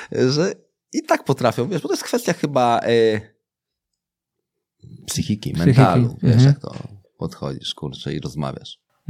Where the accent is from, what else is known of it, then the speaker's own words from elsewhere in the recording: Warsaw, Masovian Voivodeship, Poland; Jestem z Brudna, takie jest targówek Brudno.